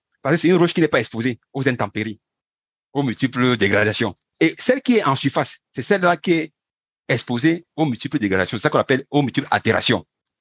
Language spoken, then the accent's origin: French; Cameroon; le fer que j'ai chez moi au Cameroun n'est pas différent du fer qu'il y a au Gabon